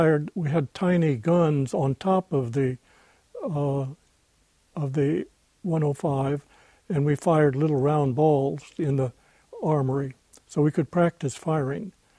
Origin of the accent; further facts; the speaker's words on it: Illinois, United States; Between Rankin and East Lynn. It's in the northern part of Vermilion County.